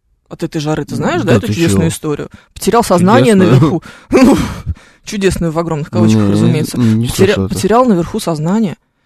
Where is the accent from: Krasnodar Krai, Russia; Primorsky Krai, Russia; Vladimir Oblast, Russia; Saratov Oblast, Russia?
Krasnodar Krai, Russia; Krasnodar; now in Moscow, Russia; Когда я переехала из Краснодара в Москву, начала любить лето.